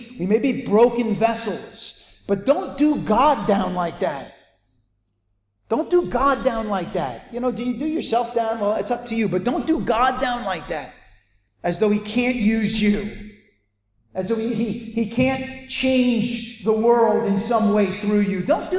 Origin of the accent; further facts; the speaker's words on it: United States; It's obvious to you, some of you know this, I come from America. Americans are big on bumper stickers.